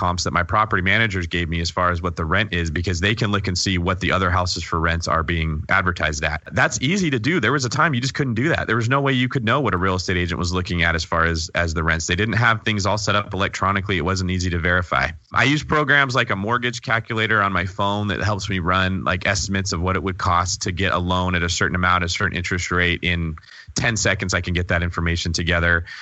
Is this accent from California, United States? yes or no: yes; California, United States; So if I wanted to go buy in Boise, Idaho as a Californian, I was calling some broker I didn't know.